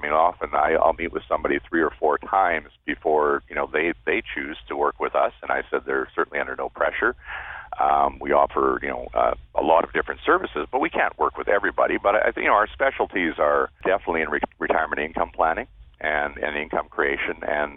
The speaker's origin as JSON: {"language": "English", "town": "Moose Jaw", "region": "Saskatchewan", "country": "Canada", "tie": "born or raised there", "said": "Well, I guess I grew up in Moose Jaw, and so not too far from Regina, and moved to Saskatoon in 1986 for school. And, after that, I stuck in Saskatchewan."}